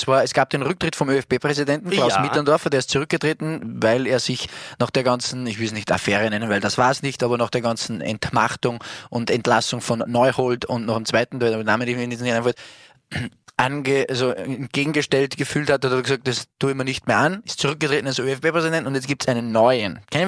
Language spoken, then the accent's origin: German; Upper Austria, Austria; Also und für mich, als Oberösterreicher damals